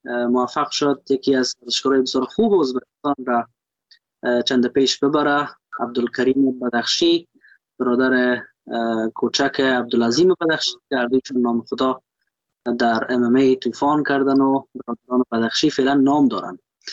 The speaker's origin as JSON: {"language": "Persian", "country": "Afghanistan", "said": "ما یک افغان هستم"}